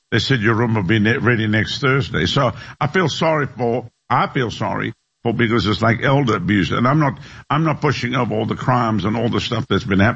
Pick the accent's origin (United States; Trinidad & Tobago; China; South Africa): South Africa; I'm from South Africa.